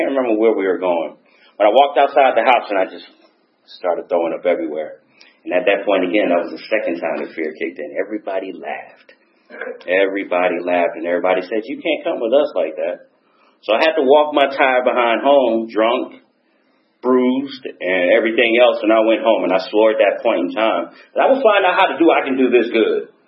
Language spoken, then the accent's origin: English; Georgia, United States; I lived in the Meadow Creek District, because I'm from Gwinnett County pretty much.